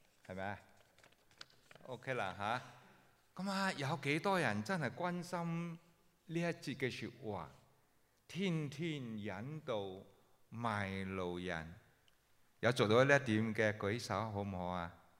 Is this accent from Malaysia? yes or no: yes; Malaysia; moved away; also born or lived in Hong Kong; 我本身是潮州人，我在马来西亚长大，咁啊后嚟去到香港就学啲啊半淡水嘅广东话，